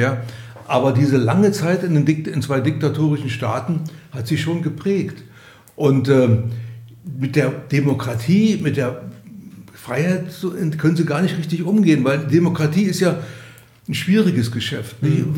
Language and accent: German; Berlin, Germany; Ich meine, ich bin ja nun in der DDR aufgewachsen, aus Berlin aufgewachsen